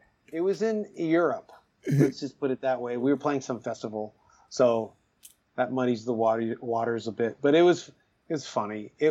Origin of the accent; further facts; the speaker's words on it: Willowdale, Ontario, Canada; And, I grew up in Willowdale, and it was pretty wild.